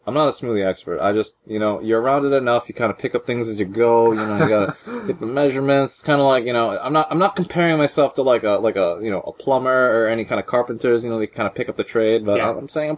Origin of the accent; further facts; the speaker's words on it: California, United States; And of course, you know, I came from California, put it over here.